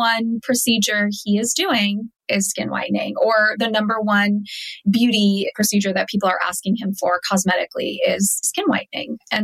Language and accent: English; United States; growing up in America, everyone wanted to be tan.